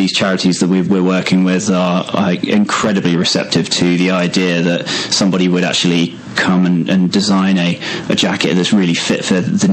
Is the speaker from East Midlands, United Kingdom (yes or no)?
no; Sheffield, Yorkshire and the Humber, United Kingdom; We're from Sheffield, and it's just in our core.